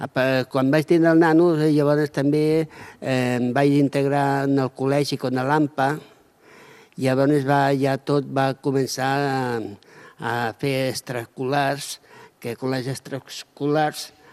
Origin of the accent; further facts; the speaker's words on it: Moja, Catalonia, Spain; som de Moja